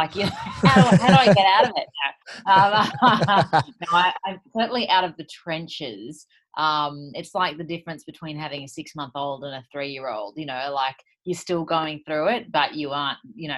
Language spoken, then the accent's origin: English; Sydney, New South Wales, Australia; I'm from Sydney